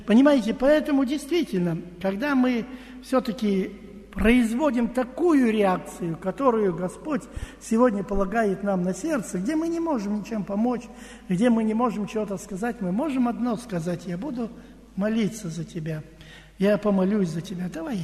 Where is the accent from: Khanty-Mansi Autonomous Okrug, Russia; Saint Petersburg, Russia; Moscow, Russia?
Moscow, Russia; А мы бы с вами, даже как москвичи, ходя в магазин